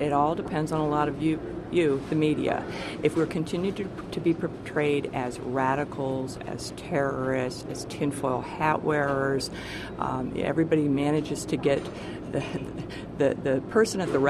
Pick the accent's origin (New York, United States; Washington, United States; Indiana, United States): Indiana, United States; You know, I grew up in Indiana, the heartland. It was a good place to live